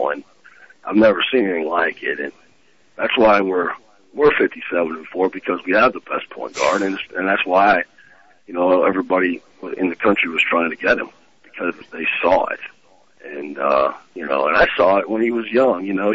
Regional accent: Iowa, United States; I'm not from Missouri, but I'm from Iowa.

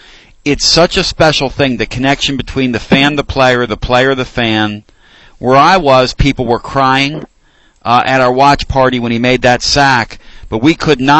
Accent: Philadelphia, Pennsylvania, United States; where I grew up in Philly, this is no joke.

